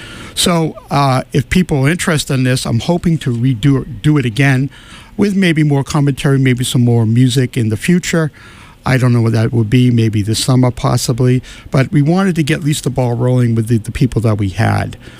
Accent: Malden, Massachusetts, United States; Even though I was born in Everett, I grew up in Malden.

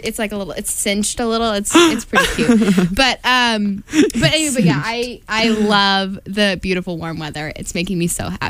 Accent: California, United States; I'm wearing jeans. But no, I'm from California.

